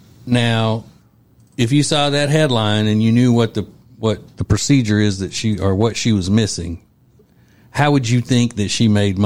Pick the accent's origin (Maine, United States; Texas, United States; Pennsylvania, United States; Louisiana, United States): Louisiana, United States; Winfield; because there was this old man in my hometown of Winfield, Louisiana.